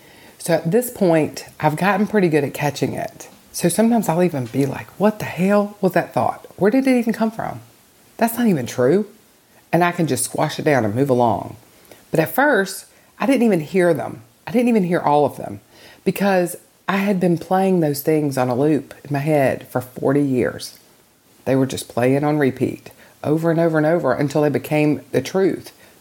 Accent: Rock Hill, South Carolina, United States; I'm from Rock Hill, South Carolina.

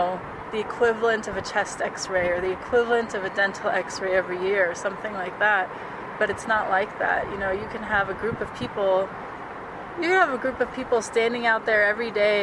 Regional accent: Colorado, United States; growing up in Colorado, I'd kind of heard of rocky flats

